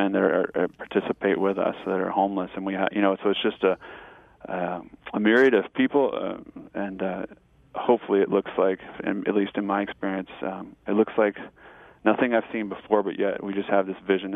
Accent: Chicago, Illinois, United States; now in Southern California, United States; I know from my kids, I came from Chicago. And so living in Southern California, they think they're, you know, we have a small pool in our apartment and there's a park across the street.

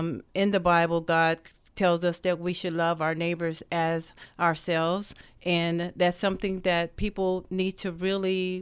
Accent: the South, United States; But I am from the South, so we have a tendency to want to really engage with people and to talk a lot.

